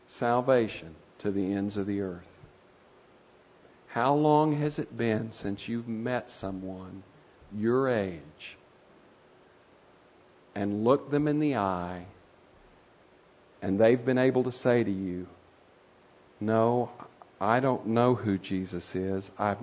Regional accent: Lawton, Oklahoma, United States; now in Kansas, United States; Now, I'm an Okie. I live in Kansas, but I grew up in Lawton.

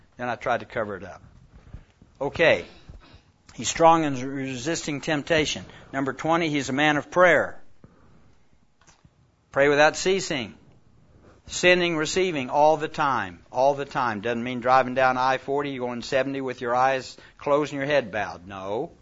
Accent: Oklahoma, United States; Now, for an old boy that was born and raised in Oklahoma, you know, and Lake Overhoser is about the biggest body of water I've ever been around.

